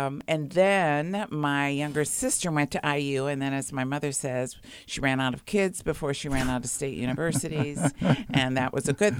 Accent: South Bend, Indiana, United States; born there; I was born in South Bend, Indiana, and okay. My family roots are really in Northeast Indiana and Northwest Ohio.

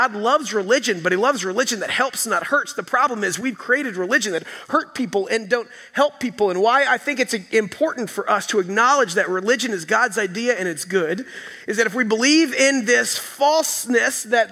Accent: Texas, United States; So as a Texan, it'd be like me saying to you, like, why, if I started taking away the things that made us Texan, right?

